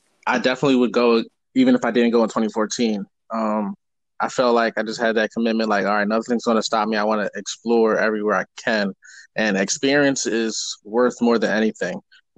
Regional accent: Philadelphia, Pennsylvania, United States; Yeah, and you're from New York and I'm from Philadelphia, and it's like the opposite vibe.

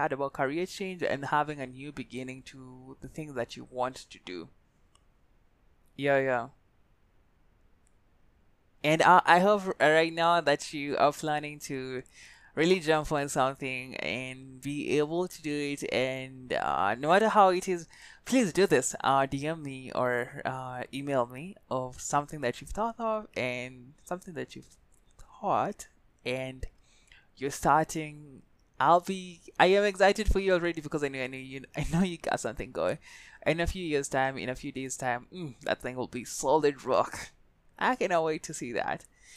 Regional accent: Kericho, Kericho County, Kenya; I'm from Kericho. It's a beautiful county. It's a beautiful place. You need to come visit over here.

